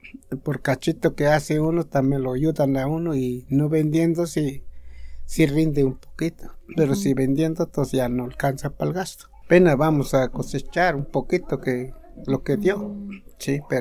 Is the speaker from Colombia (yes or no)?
no; Ayutla, Mexico; born there; nací en Ayutla, pero ahora estoy aquí en Guayas y así